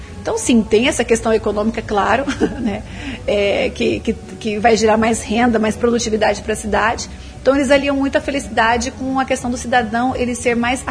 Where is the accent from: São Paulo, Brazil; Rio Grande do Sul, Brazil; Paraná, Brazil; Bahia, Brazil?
Paraná, Brazil; Maringá; now in Dubai, United Arab Emirates; voltar para a minha terra, voltar para o Brasil, para o Paraná, para Maringá